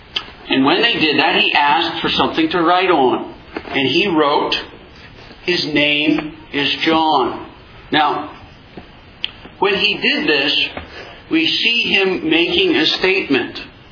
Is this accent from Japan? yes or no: yes; Japan; I grew up in Japan